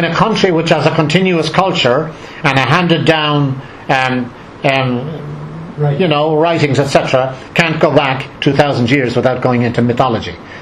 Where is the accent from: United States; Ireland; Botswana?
Ireland; I come from Ireland, as you know, contrary to my accent and everything else.